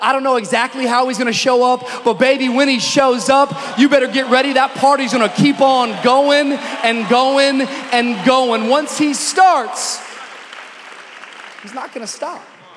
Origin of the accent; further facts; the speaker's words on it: Tacoma, Washington, United States; for me in the … household growing up in Tacoma, Washington, meant that we should arrive promptly at 2:45 p.m.